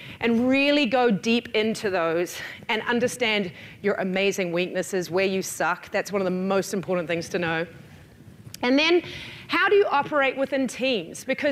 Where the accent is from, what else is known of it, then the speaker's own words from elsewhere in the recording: New Zealand; I am from New Zealand. Has anyone been?